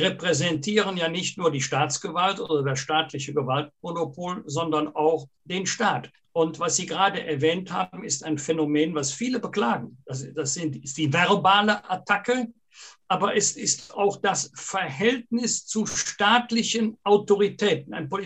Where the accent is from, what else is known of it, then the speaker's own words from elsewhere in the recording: Bergisch Gladbach, North Rhine-Westphalia, Germany; dem Namen meiner Heimatstadt Bergisch Gladbach